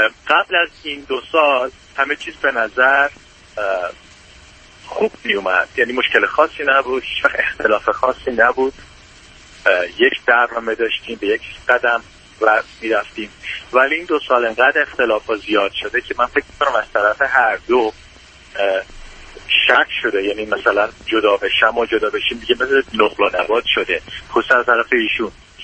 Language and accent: Persian; Iran; born there; ما نشنالیتیمون ایرانی هست، یعنی متولد ایران هستیم